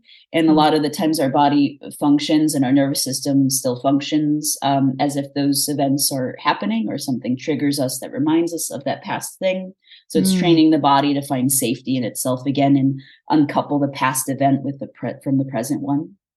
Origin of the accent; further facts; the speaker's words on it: California, United States; born there; I was born in California